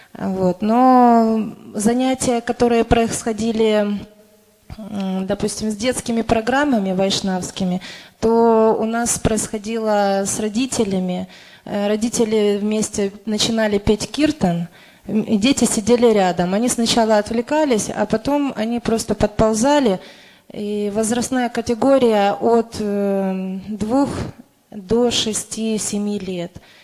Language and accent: Russian; Chernihiv, Chernihiv Oblast, Ukraine; Мы из Чернигова, и тут два опыта.